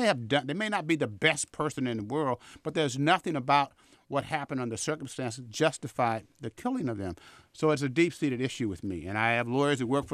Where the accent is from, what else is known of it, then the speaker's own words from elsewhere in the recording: Vallejo, California, United States; I grew up in Vallejo